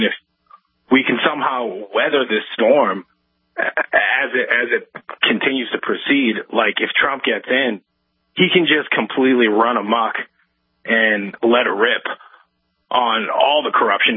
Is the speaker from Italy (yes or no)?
no; Massachusetts, United States; now in New Hampshire, United States; So today I moved my vote from Massachusetts, where I grew up, to my new residence in New Hampshire